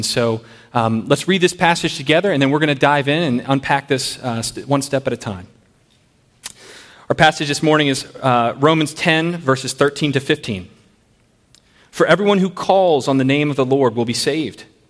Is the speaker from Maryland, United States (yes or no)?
yes; Maryland, United States; We're not far from Carroll County where I grew up.